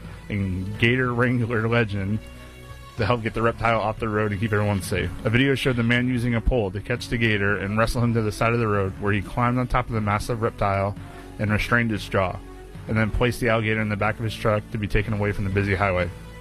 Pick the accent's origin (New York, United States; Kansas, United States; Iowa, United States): New York, United States; born there; No, I'm not. Oh, okay. I was born in New York, so.